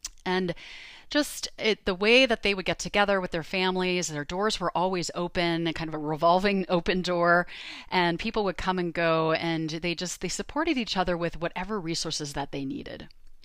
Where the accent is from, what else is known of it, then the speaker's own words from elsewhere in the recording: Canada; now in California, United States; I'm originally from Canada. I grew up on a farm, and my family are very close.